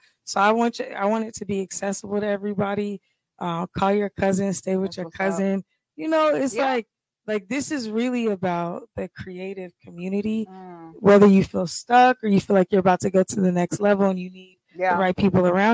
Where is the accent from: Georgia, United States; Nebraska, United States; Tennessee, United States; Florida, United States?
Georgia, United States; Atlanta; I'm from the South side. So I just love all of Atlanta except for the North side.